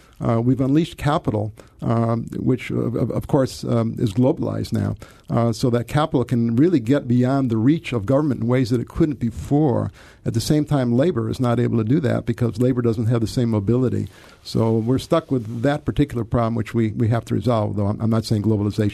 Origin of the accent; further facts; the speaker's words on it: Detroit, Michigan, United States; I'm from Detroit, from Michigan, and I know quite well how much good they did.